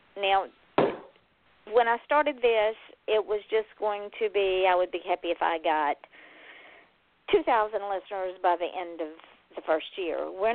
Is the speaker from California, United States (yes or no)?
no; Atlanta, Georgia, United States; He is from Atlanta, my hometown, so I consider him a brother by another mother because that's the way we roll in Georgia.